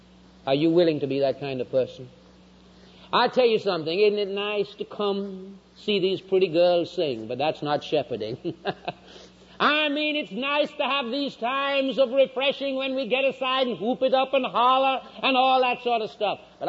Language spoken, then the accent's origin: English; England, United Kingdom; I'm an Englishman, and I remember I was a little boy when the Germans ran the British out at Dunkirk.